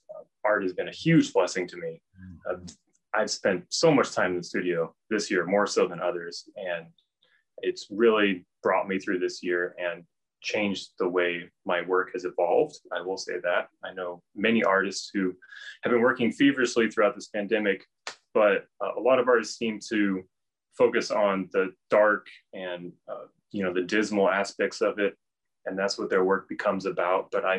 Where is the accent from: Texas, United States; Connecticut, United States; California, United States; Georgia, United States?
Texas, United States; and then later growing up in West Texas in the sparse desert, but watching the giant thunderstorms and dust storms on the clouds of the horizon